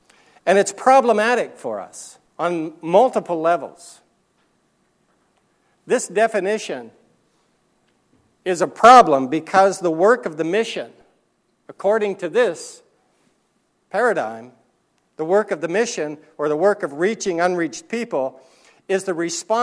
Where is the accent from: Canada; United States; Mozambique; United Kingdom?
Canada; I'm a Canadian, and I'm a missionary to Canada.